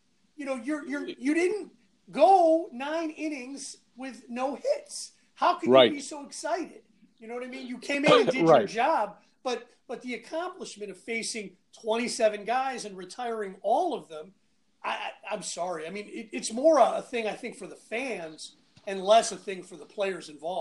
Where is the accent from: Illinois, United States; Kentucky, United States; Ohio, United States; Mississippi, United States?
Ohio, United States; Cincinnati; I hate to say this because I'm from Cincinnati, I used to be such a big Reds fan